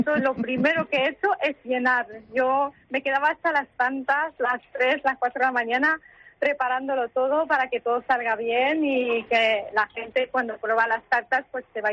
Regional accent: Morocco; como yo soy de Marruecos, hemos puesto una tetera con dos vasitos típicos de ahí y el desayuno marroquí

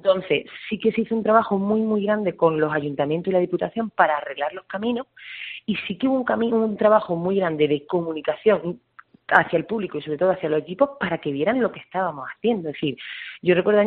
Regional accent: Úbeda, Andalusia, Spain; Si yo soy jienense de pura cepa, soy de Úbeda

